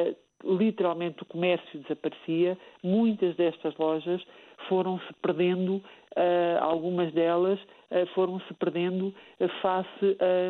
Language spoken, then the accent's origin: Portuguese; Portugal; nós próprios como portugueses não valorizávamos